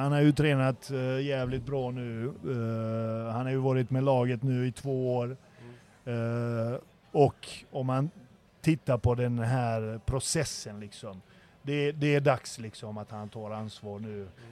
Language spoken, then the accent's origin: Swedish; Sweden; alltså, jag är ju svensk tränare.